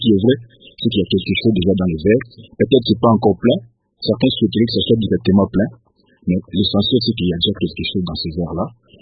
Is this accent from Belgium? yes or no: no; DR Congo; Moi, je crois qu'il faut reconnaître qu'en tant que Congolais, qu'il y a des avancées qui sont là